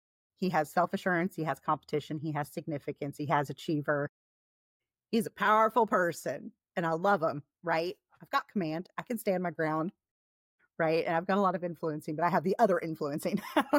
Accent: United States; I don't want to say a narrow viewpoint of being an American, but that is my culture and what I was raised in, even though I've had a lot of overseas experience.

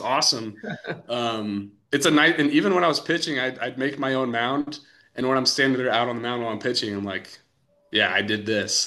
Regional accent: Washington, United States; I mean, like, I'm fine throwing like 30 to 40 degrees. I'm from Washington.

